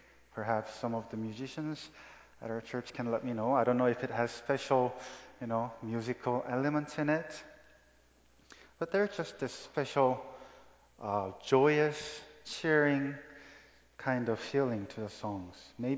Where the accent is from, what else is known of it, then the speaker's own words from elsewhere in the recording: South Korea; when I was growing up in South Korea